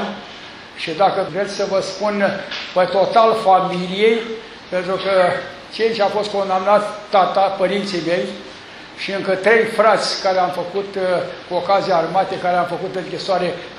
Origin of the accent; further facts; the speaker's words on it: Constanța, Constanța County, Romania; sunt din Constanța, peste câteva luni, îmi vedeți cu 80 de ani.